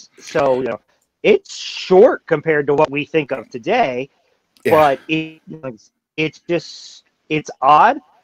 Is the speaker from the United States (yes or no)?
yes; Texas, United States; And then, of course, I grew up in Texas, where there's a large Mexican population there.